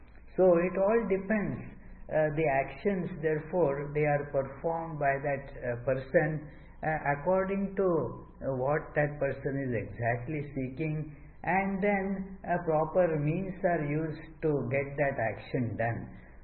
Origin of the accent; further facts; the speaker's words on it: North Carolina, United States; oh, you don't remember me from, I am from North Carolina.